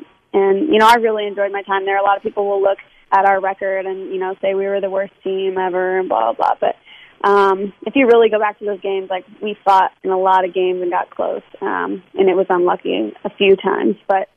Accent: Kansas City, Missouri, United States; Yeah, I loved growing up in Kansas City. Spent a lot of time on the Kansas side, but I went to a great high school, definitely soccer city, and absolutely loved growing up there.

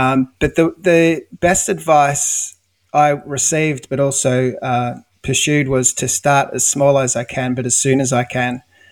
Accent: Australia; the listeners might hear that I'm Australian. I'm here in Australia, just outside of Melbourne in Victoria, and in a place called Geelong.

